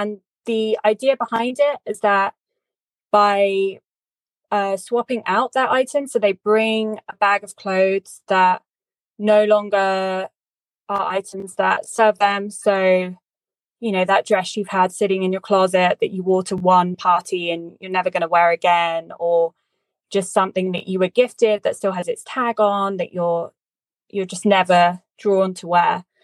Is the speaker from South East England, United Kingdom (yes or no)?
yes; Oxford, South East England, United Kingdom; moved away as an adult; now in London, United Kingdom; my hometown of Oxford, which is in England. As you can tell by my accent, that's where I grew up. So when I was 18, I moved to London